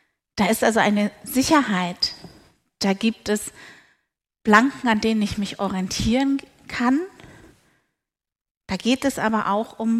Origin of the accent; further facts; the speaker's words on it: Bavaria, Germany; ich bin ja im Allgäu aufgewachsen